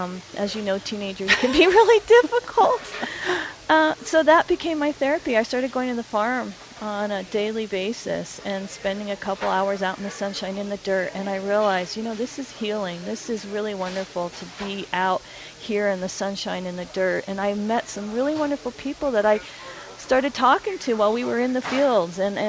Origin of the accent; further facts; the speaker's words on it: Boston, Massachusetts, United States; also born or lived in Albuquerque; now in Santa Fe, United States; I moved to Santa Fe a year ago from Albuquerque. My family was in Albuquerque. I'm originally from Boston.